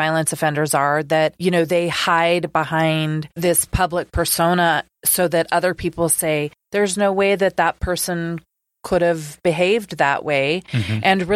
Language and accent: English; Albuquerque, New Mexico, United States; I'm from Albuquerque and I graduated from law school in 2001. I moved back to New Mexico in 2001